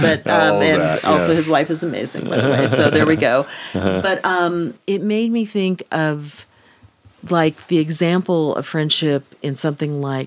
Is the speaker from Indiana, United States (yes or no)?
no; Dallas, Texas, United States; I'm from the big city. I'm from Dallas and you're from Logan.